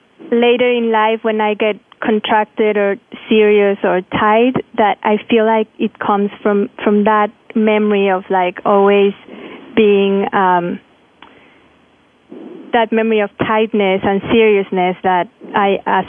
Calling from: New York, United States; Hi, I'm calling from New York, from Midtown, New York.

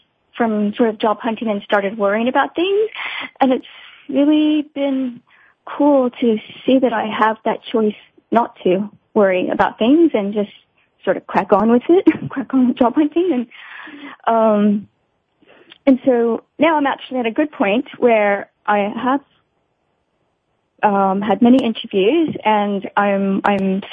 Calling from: Hong Kong; I'm calling in from Hong Kong today.

